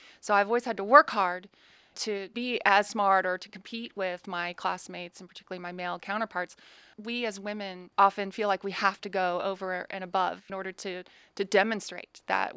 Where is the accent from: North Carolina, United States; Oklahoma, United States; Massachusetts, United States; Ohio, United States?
Oklahoma, United States; also born or lived in Kansas; I can't really say always because I was born in Kansas, but raised in Oklahoma.